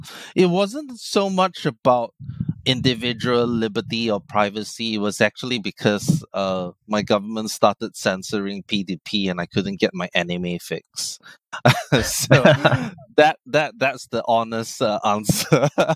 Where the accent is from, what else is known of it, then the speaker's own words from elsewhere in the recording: Kuching, Sarawak, Malaysia; I grew up in Kuching. It's a really small city in Borneo, which is actually part of Malaysia. We're famous for our monkeys.